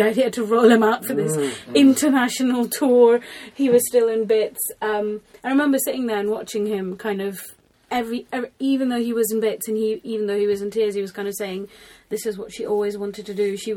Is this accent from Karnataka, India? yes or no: no; Mumbai, Maharashtra, India; So I grew up in Bombay, which is a big city. It's really bright and you can barely ever see the stars.